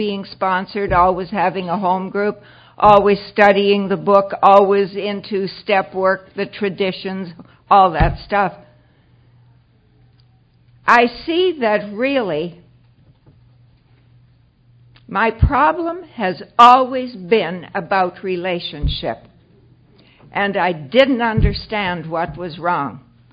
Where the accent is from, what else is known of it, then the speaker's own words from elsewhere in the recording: Toronto, Ontario, Canada; I am from Toronto.